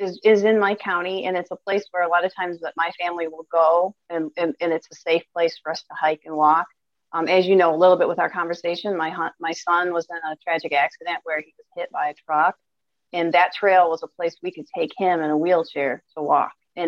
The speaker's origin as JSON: {"language": "English", "region": "Michigan", "country": "United States", "tie": "born or raised there", "said": "I'm from Michigan. I've grown up here forever. I've lived here my whole life"}